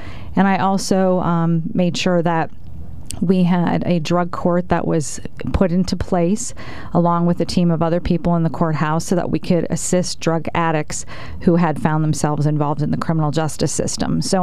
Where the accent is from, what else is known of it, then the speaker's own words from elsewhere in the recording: Freeland, Pennsylvania, United States; So I was born and raised in Freeland, went to MMI Preparatory School.